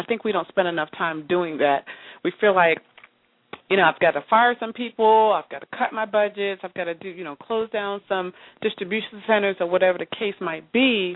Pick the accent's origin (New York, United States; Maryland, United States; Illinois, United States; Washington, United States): New York, United States; The great things about growing up in New York is that, you know, New York teaches you that edginess.